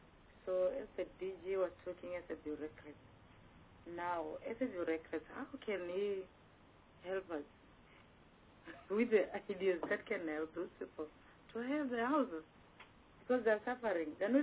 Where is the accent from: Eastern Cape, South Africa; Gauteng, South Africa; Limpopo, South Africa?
Limpopo, South Africa; I'm from Limpopo, as I said